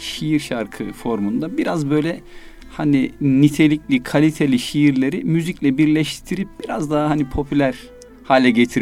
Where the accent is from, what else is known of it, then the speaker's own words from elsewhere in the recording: Afyonkarahisar, Turkey; also born or lived in Konya; now in Istanbul, Turkey; Ben Afyonkarahisarlıyım. Konya'ya bakan tarafından, aslında Konya doğumluyum ama memleketim Afyonkarahisar. 10 yıldır da İstanbul'da ikamet ediyorum.